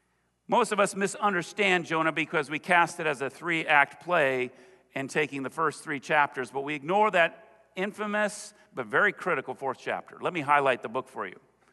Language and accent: English; California, United States; I am born and raised in the East Bay.